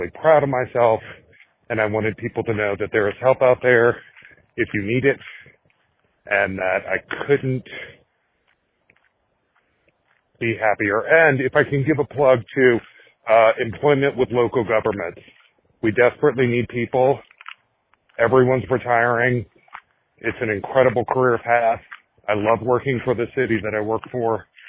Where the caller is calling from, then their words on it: Tucson, Arizona, United States; I'm calling from Tucson, Arizona